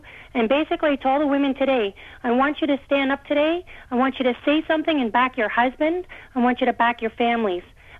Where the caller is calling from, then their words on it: Canada; I'm calling from Canada.